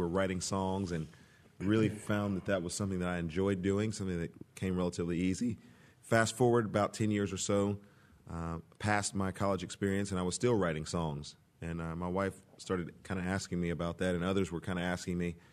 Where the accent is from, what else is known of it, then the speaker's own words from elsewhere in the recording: Texas, United States; Yes, sir. I'm from Texas.